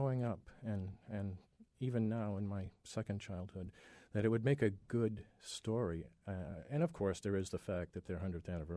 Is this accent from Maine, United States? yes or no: yes; West Peru, Maine, United States; also born or lived in Rumford; I was born in Rumford and grew up in West Peru, about two towns over from where L.L. Bean was born in Greenwood.